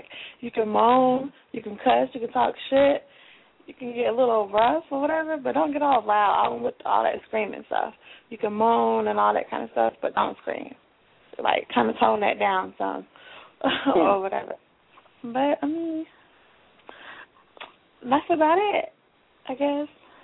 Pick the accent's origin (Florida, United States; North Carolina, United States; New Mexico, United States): North Carolina, United States; Raleigh; I'm from North Carolina. I'm from Raleigh, North Carolina.